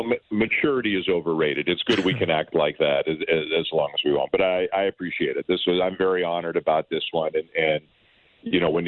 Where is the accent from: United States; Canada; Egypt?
Canada; I'm very proud of being Canadian, and I've worked probably more in the U.S. in my career than I have in Canada, but I've always lived in Canada.